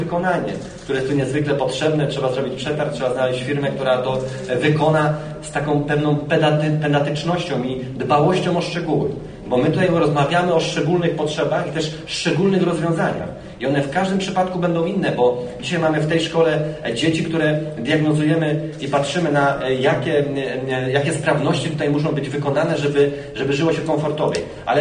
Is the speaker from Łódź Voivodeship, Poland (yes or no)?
yes; Łódź, Łódź Voivodeship, Poland; Ja jestem z Łodzi, można powiedzieć stąd